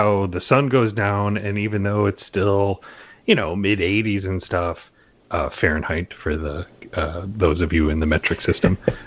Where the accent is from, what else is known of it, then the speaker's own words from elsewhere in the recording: Chicago, Illinois, United States; Everybody knows we're from the Chicago area, right?